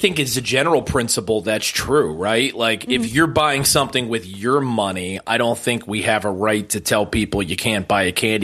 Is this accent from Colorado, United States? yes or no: no; New Jersey, United States; So in New Jersey, my home state, they passed a resolution in the assembly this past week.